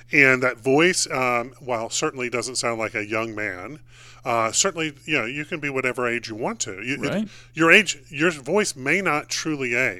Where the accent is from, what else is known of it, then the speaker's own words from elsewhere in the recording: North Carolina, United States; I think that Will Ferrell, certainly, I'm from North Carolina.